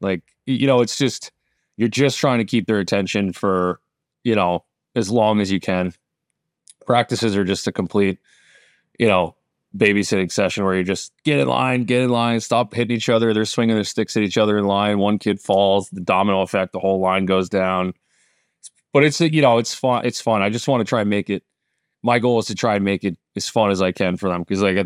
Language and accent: English; Minnesota, United States; moved away as an adult; now in Manhasset, United States; Yeah, I'm on Long Island here in Manhasset, New York, where I've been for the last 13, 14 years now since I left the beautiful state of Minnesota.